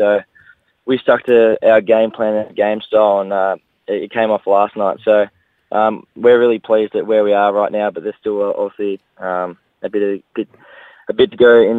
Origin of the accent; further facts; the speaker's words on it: Mount Martha, Victoria, Australia; No, I'm from Mount Martha. Ruffy always likes to claim I'm from Frankston, but I'm well south of Frankston.